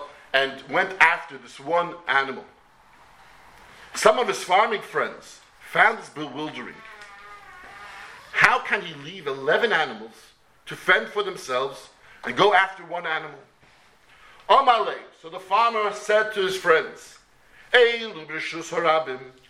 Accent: Glasgow, Scotland, United Kingdom; I'm from Glasgow

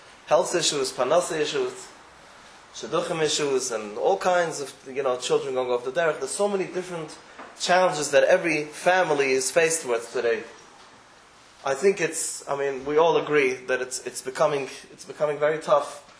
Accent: United States; First of all, you all see I'm American. You can probably see my accent.

